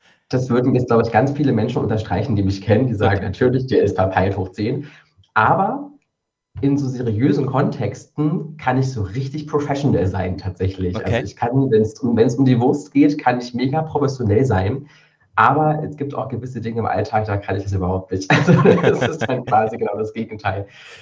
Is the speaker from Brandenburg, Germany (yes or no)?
yes; Cottbus, Brandenburg, Germany; now in Halle (Saale), Germany; Ich komme ursprünglich aus Cottbus in Südbrandenburg. Also ich bin so eine richtig klassische Spreewaldgurke und bin dann aber beruflich unter Studienzwecken nach Halle an der Saale gezogen.